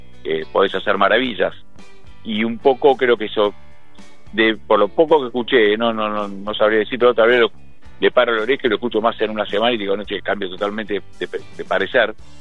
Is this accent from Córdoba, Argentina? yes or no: no; Benavídez, Buenos Aires Province, Argentina; yo soy de Benavides